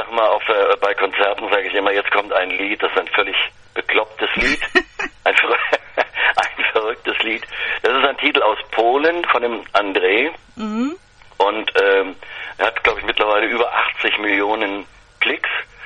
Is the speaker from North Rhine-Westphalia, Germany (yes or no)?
no; Eschwege, Hesse, Germany; Ja, klar, habe ich gemacht hier in meiner Heimatstadt Eschwege.